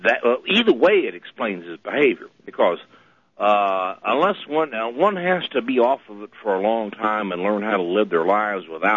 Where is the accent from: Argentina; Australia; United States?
United States; Oklahoma; think about how I'm from Oklahoma here.